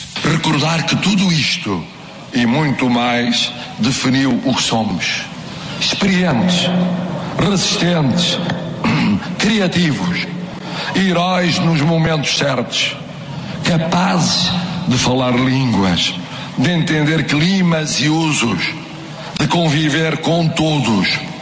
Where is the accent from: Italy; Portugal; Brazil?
Portugal; Nós somos portugueses porque somos universais. E somos universais porque somos portugueses.